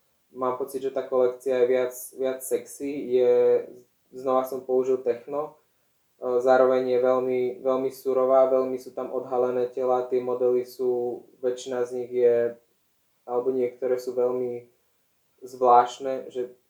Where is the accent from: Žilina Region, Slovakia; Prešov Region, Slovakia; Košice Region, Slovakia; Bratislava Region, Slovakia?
Žilina Region, Slovakia; Tým, že som z Oravy, tak ja mám veľmi blízko nejakým prírodným materiálom